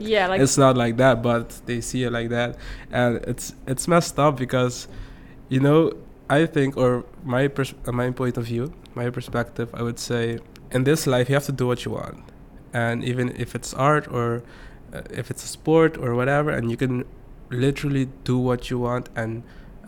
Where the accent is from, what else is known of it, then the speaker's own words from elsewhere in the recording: Aruba; moved away as an adult; now in Netherlands; When I went to school, I was the only one from Aruba, or only like Beterlander there.